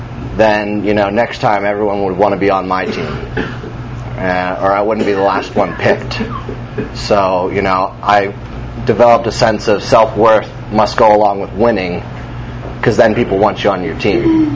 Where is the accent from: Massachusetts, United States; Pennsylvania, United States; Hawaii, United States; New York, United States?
Pennsylvania, United States; Bethlehem; born there; Let's begin at the beginning. I was born in Bethlehem, Pennsylvania. I was the first of two sons to two very loving parents.